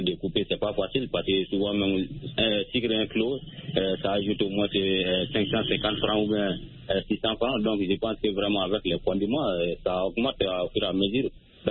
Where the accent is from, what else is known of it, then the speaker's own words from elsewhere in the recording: Soninkeni, Mali; toujours dans mon village natal à Soninkeni.